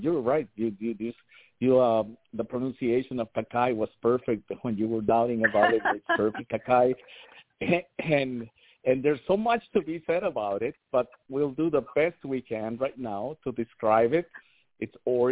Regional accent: Colombia; We're all originally from Colombia

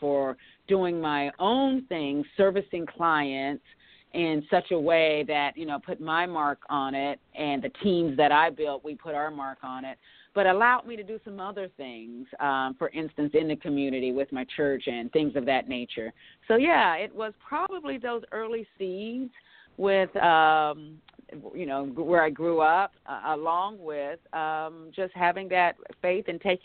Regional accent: Western Pennsylvania / Eastern Ohio, United States; I was raised in the Western Pennsylvania, Eastern Ohio region of the United States. So it was a very working class, blue collar community, steel mill valley, I used to call it

